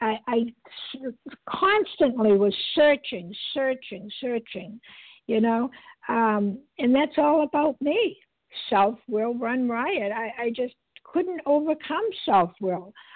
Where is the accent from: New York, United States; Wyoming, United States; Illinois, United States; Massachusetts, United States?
Massachusetts, United States; and I'm a grateful recovered compulsive overeater for today, and I am from Massachusetts.